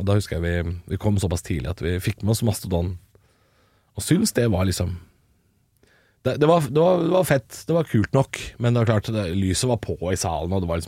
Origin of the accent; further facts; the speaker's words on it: Drammen, Buskerud, Norway; Ja, jeg er fra, eller andre siden av byen, men jeg er fra Drammen.